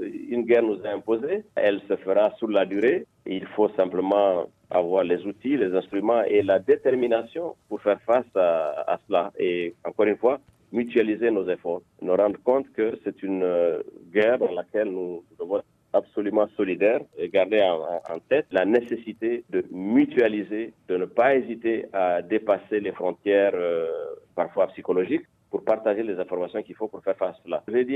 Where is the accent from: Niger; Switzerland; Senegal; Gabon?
Niger; moi, en tant que Nigérien, je souhaitais réellement que une génération plus jeune prenne la relève